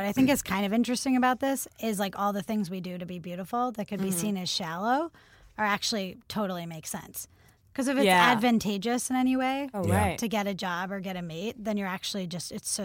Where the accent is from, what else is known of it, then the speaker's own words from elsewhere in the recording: Portland, Oregon, United States; Like growing up in Portland, you were only attractive if you like were a barista and had dreadlocks.